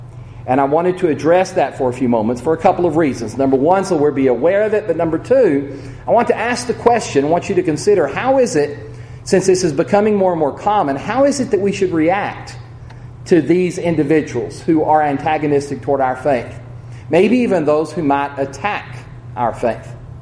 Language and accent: English; United States; As an American, by the way, this isn't me as a Christian, I as American agree with the concept of the separation of church and state.